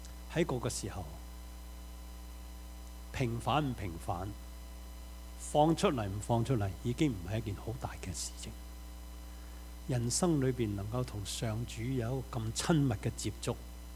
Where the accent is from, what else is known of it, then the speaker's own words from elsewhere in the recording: China; 对我们中国人来说，四个字，不知所谓。